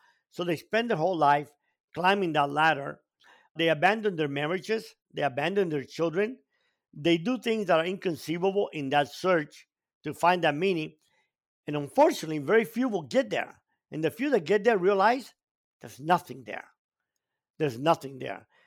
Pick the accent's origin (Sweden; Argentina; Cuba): Cuba; The greatest joy in my life was when we came from Cuba and had nothing, but we had a family.